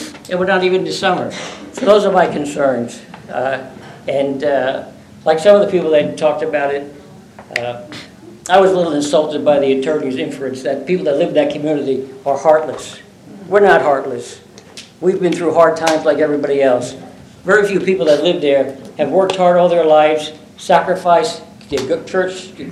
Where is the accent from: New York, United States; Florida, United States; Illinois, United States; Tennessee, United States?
New York, United States; Queens; also born or lived in Brooklyn; Unlike our friend back there from New York, I'm also from New York. I was born in Brooklyn and raised in Queens.